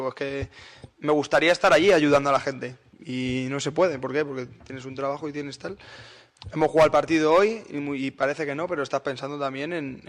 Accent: Spain; Como somos los españoles, tenemos que juntarnos y ayudar a la Comunidad Valenciana

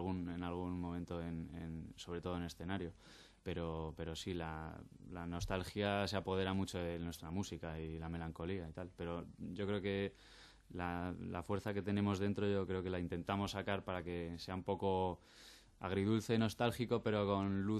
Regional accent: Madrid, Community of Madrid, Spain; Y bueno, Zola también es de Madrid, es de Villaverde, pero vamos, que somos de Madrid de toda la vida

